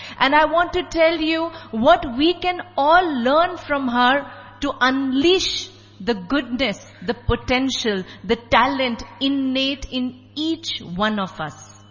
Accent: India; I am from India, she was from Tunisia. It did not matter what religion she came from. I am Sikh, she's an Arab Muslim.

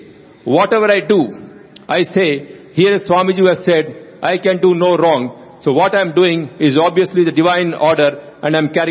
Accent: Anantapur, Andhra Pradesh, India; because I'm from Anantapur.

